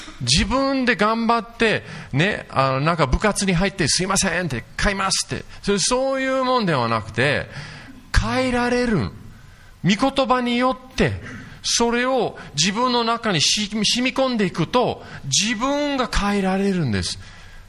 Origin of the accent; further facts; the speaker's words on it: Yokohama, Kanagawa, Japan; 私は東京まで横浜育ちで、ほとんど、ね、子供の時に、日本人の方と関わって